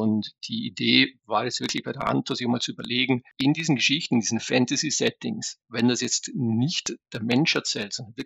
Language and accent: German; Austria; als Österreicher bin ich da vielleicht ein bisschen gebranntes Kind